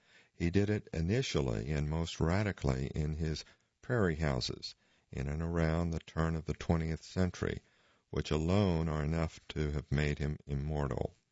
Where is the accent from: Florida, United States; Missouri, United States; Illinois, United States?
Illinois, United States; Kankakee; comes to me almost every time I go back to my hometown of Kankakee, Illinois, and stand quietly before the B. Harley Bradley House. It is my boyhood Frank Lloyd Wright